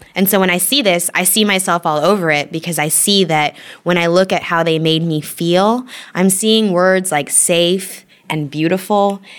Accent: California, United States; I grew up in California. That's what was beautiful.

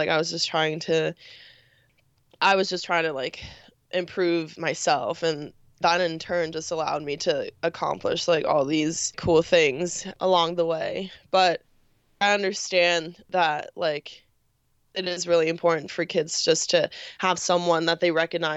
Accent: New York, United States; I was lucky enough to have been born and raised in New York, and like my club team, Asphalt Green, has always been pretty diverse.

